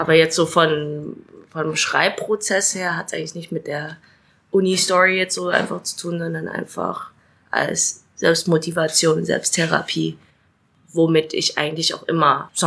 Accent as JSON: {"language": "German", "town": "Dresden", "region": "Saxony", "country": "Germany", "tie": "born or raised there", "accent": "Dresden/Saxon", "said": "Ich bin in Dresden geboren und aufgewachsen und ja, ich würde mal sagen, seitdem ich so 20 bin und immer so in Dresden aktiv unterwegs bin, da habe ich den Dresdner und sächsischen Dialekt ein bisschen abgelegt."}